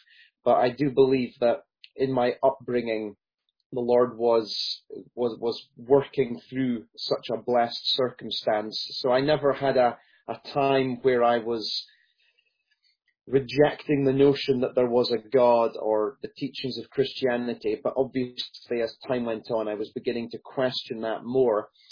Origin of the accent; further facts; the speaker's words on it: Peterhead, Scotland, United Kingdom; accent: Scottish; also born or lived in Aberdeen; I was born in Aberdeen, and then I grew up in a town north of there called Peterhead. And though I sound very Scottish